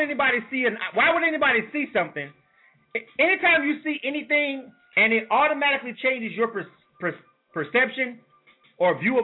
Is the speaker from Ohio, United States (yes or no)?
no; Panama City, Florida, United States; I like being from Florida. I like Panama City, Florida. You know what I'm saying? It's my hometown.